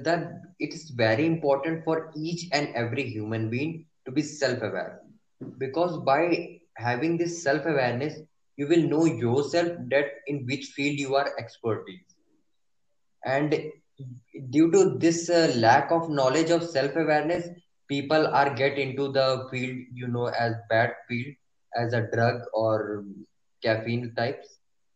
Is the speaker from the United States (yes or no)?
no; India; Hey listeners … I'm from India.